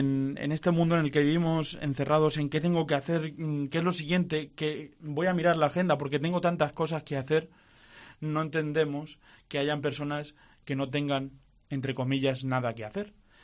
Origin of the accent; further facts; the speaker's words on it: Villena, Valencian Community, Spain; Yo siempre lo he dicho, soy de Villena